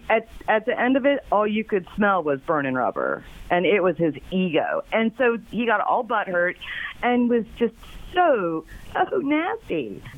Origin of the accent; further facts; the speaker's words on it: Springfield, Illinois, United States; I'm from Springfield, baby.